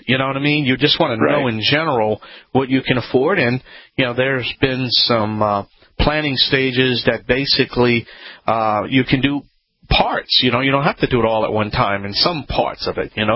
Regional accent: Louisiana, United States

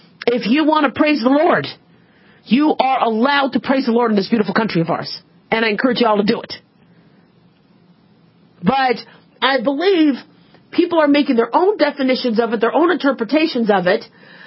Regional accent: United States; born there; even though I was born in America, I'm a U.S. citizen

